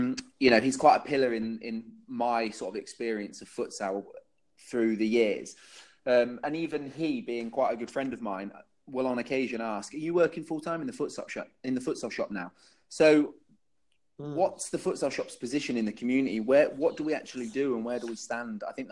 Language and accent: English; England, United Kingdom; I've played, as an English player, I've probably played for, me and a few other people have played for some of the most amount of teams, if that makes sense, in the UK.